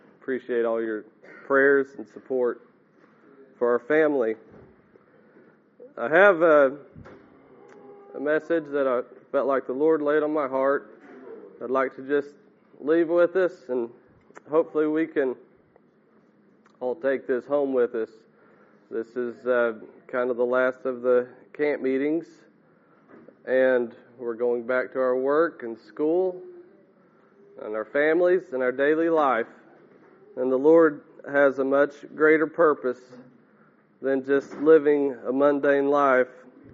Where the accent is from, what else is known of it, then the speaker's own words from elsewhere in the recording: Guthrie, Oklahoma, United States; I'm from Guthrie, Oklahoma.